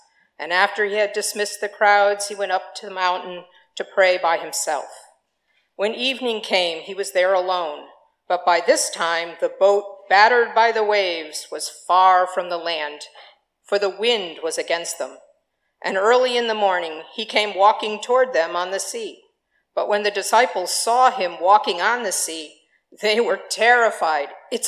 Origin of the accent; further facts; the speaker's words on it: Southbury, Connecticut, United States; I grew up here in Southbury, and our home was on Lake Soar.